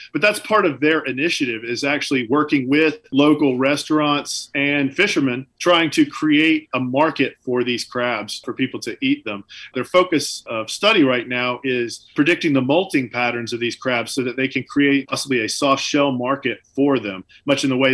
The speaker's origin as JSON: {"language": "English", "region": "Deep South", "country": "United States", "tie": "born or raised there", "said": "I grew up in the Deep South. I cooked for a living for a long time."}